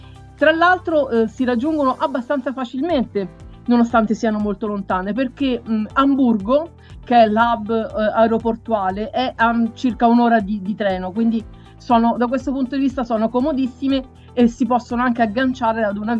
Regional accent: Tuscany, Italy; now in Rome, Italy; Allora, io vivo a Roma, anche se sono di origini toscane.

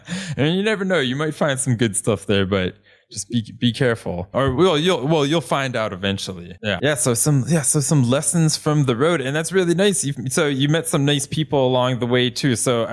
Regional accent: United States; and I'm from United States, but I've only done my most of my long distance biking has been in Europe.

